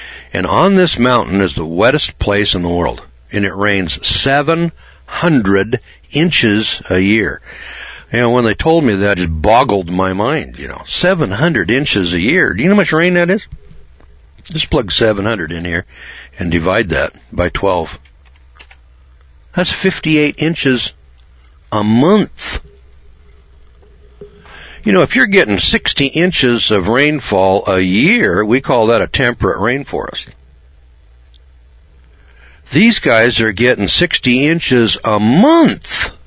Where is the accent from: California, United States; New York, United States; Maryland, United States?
California, United States; Eureka; Now, I'm from Northern California, so I can recognize a redwood tree, kids. I'm from Eureka, and I know what a redwood tree looks like.